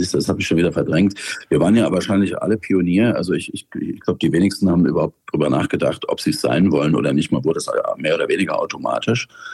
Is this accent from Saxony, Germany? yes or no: yes; Dresden, Saxony, Germany; in Dresden spielen, das ist ja meine Heimatstadt, die also als gebürtiger Sachse